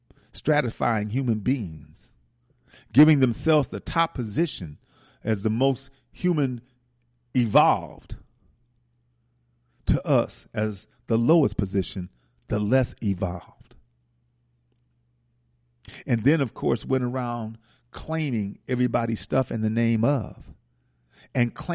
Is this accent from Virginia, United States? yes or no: no; Milwaukee, Wisconsin, United States; I told her I was from Milwaukee and said, they don't have a bookstore.